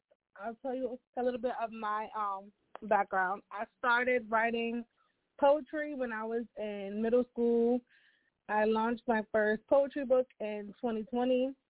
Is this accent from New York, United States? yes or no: yes; New York City, New York, United States; I'm from the Bronx, New York